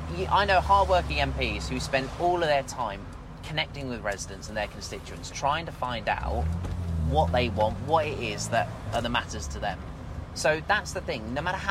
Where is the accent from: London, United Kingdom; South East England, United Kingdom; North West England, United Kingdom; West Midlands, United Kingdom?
London, United Kingdom; Harrow; I live in Harrow. I was born in Harrow. Yeah. I've grown up in Harrow.